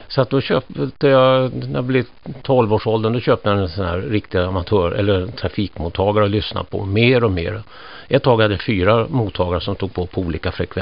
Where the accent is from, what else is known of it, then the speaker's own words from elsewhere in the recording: Stockholm County, Sweden; Jag är uppväxt utanför Stockholm.